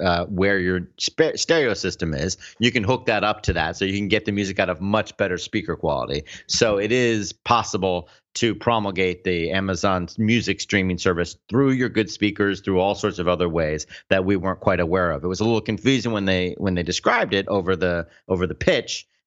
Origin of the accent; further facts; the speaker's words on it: Florida, United States; Well, I'm from South Florida, which is not really the South